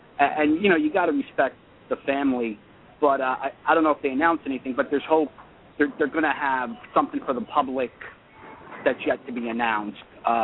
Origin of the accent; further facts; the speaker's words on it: New Jersey, United States; And now I'm from North Jersey, about, you know, 10 miles from